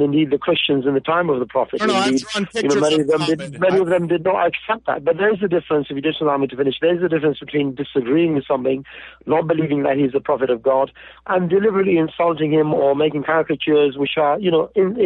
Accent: United Kingdom; born there; I was born in Britain. I've just turned 48 years old.

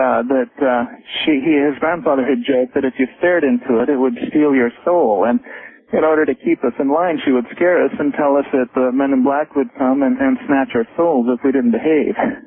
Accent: Colorado, United States; now in Portland, United States; I'm calling from Portland.

